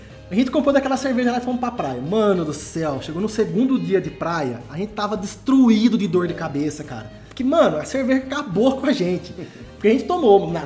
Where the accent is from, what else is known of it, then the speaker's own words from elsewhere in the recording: Araraquara, São Paulo, Brazil; now in Poços de Caldas, Brazil; eu sou natural de Araraquara.